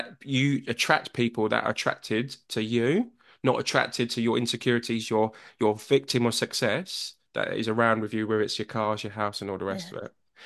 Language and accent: English; London, United Kingdom; born there; So I was born in Whitechapel Hospital, within the Bow Bells